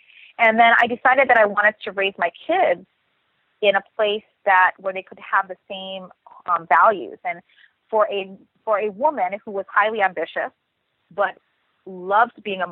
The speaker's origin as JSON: {"language": "English", "town": "Honolulu", "region": "Hawaii", "country": "United States", "said": "I'm actually from Honolulu, Hawaii. I still live here. Now, I haven't lived here my entire adult life"}